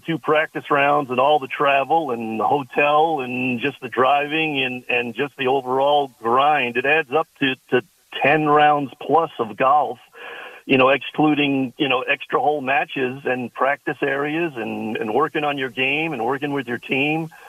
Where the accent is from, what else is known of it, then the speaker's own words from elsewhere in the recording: New York, United States; now in Cleveland, United States; Yeah, I grew up in Long Island. My dad was a longtime golf course superintendent there at Old Westbury, and as I made my way through the ranks, I ended up out in Cleveland.